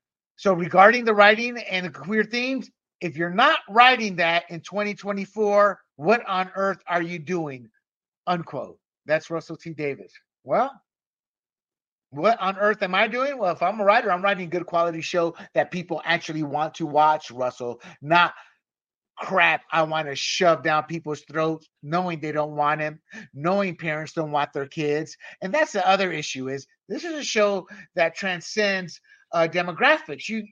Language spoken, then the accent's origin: English; Panama; I have a true passion for equality, having been born and raised in Panama as an American citizen, seeing the inequality that dictatorships brought